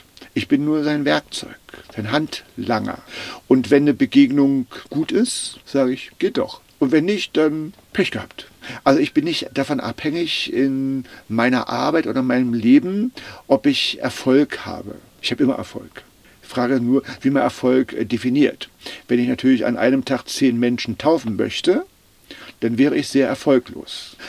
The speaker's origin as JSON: {"language": "German", "town": "Brüdersdorf", "country": "Germany", "said": "Ich bin aus Brüdersdorf."}